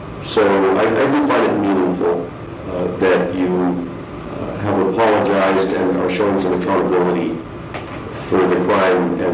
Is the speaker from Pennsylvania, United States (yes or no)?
no; Phoenix, Arizona, United States; growing up in Phoenix, there was always that concern about finding a body in the canal.